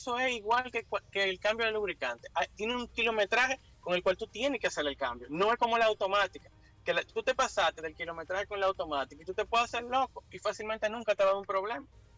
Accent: Dominican Republic; Y nosotros, como dominicanos, aunque la gente no lo crea, con los mantenimientos somos muy ñoños.

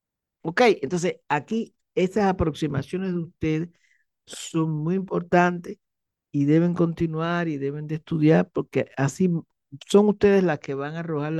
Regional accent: Cuba; accent: Cuban; los cubanos, por ejemplo, tenemos un acento, ¿no? Igual que nosotros decimos, este que está acá atrás, nos comemos las letras, ¿no? Y tenemos determinadas variantes lexicológicas

